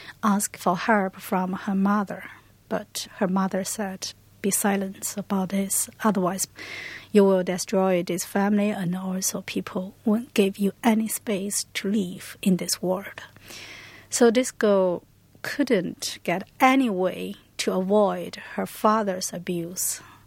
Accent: China; English is a second language; I'm Chinese woman and my mother Chinese woman, you know. I'm growing up in the Chinese woman's life.

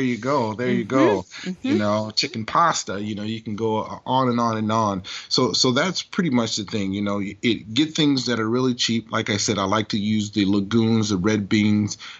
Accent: Louisiana, United States; I'm from Louisiana. We don't use much thermometers. We pretty much just go by sight, you know.

